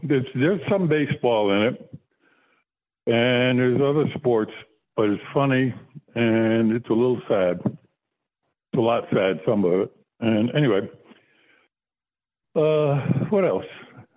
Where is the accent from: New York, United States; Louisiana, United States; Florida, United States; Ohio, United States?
Florida, United States; My wife, we come from Florida.